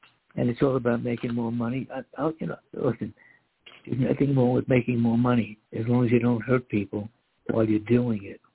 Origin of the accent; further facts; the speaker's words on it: United States; yeah, I was born in America and I grew up in America.